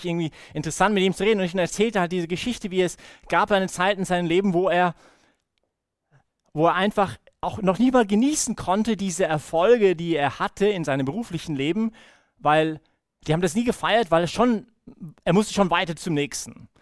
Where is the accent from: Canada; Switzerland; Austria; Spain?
Canada; das war auch ein sehr schönes Geschenk für mich als Kanadier, endlich mal ein bisschen Winter zu erleben in Kalifornien.